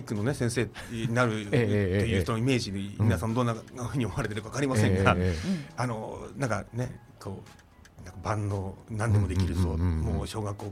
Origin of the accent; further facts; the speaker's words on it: Nagano, Japan; 私は長野県出身なんですけど、はい、そう、長野県の、ね、出身で